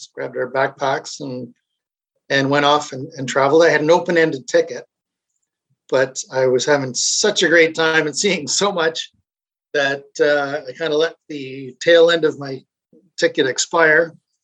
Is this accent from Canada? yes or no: yes; Niagara, Ontario, Canada; I grew up in Niagara, so I've been familiar with vineyards all my life